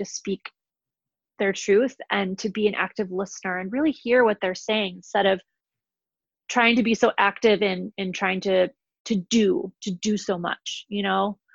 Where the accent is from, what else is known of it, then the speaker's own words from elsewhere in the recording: Minneapolis, Minnesota, United States; Minneapolis is my hometown and this is where my family lives.